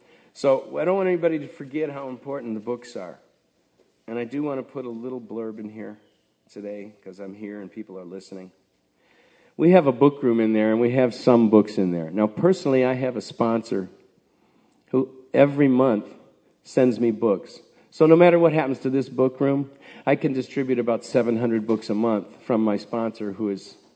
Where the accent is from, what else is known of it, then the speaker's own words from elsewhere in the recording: Ireland; Because I'm Irish, you know